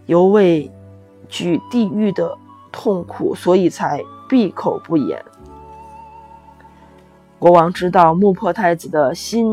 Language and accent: Chinese; Xi'an, Shaanxi, China; 我是来自于西安的